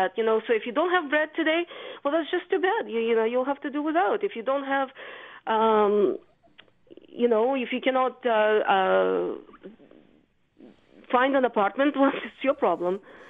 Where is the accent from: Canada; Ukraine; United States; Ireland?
Ukraine; English is a second language; In my day in Ukraine, because I'm from Ukraine